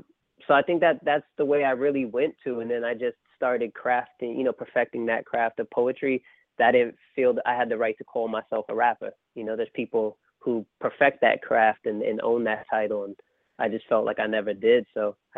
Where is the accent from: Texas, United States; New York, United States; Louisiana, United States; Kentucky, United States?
New York, United States; Brooklyn; I come from Bed-Stuy, Brooklyn, the home of … everybody.